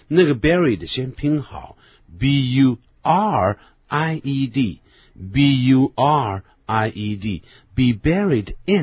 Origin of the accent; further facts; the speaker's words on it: China; 不过我们中国人是无所谓了，对不对？